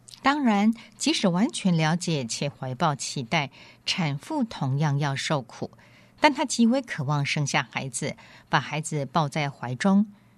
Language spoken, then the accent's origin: Chinese; Canada; also born or lived in Philippines; 我身为加拿大人，但半生都在海外漂泊。小时候随着父母住在宣教地区，之后在菲律宾担任神学院教授和教务长，后来又在菲律宾牧会。